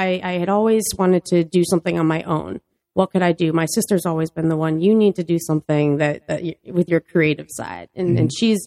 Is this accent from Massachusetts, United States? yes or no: yes; Westfield, Massachusetts, United States; No, I'm originally from Westfield.